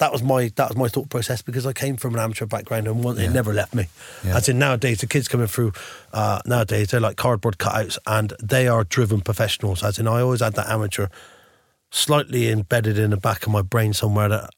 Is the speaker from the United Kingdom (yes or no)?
yes; England, United Kingdom; because I'm from England, obviously